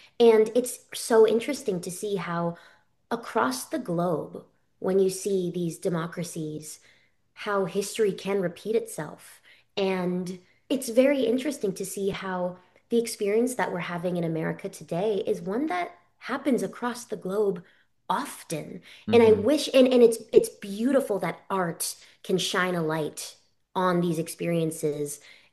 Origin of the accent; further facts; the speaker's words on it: Orlando, Florida, United States; I grew up in Orlando and I loved Disney.